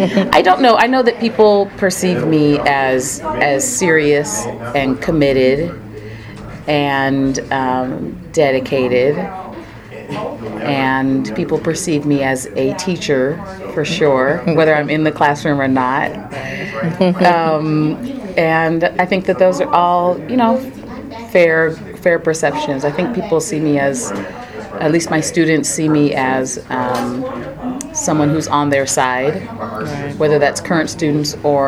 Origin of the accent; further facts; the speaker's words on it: Oakland, California, United States; born there; I was born in Oakland in 1968. However, I moved away for a lot of time and then moved back and have always come through because I have family here in Oakland and in the Bay Area, San Jose, San Francisco.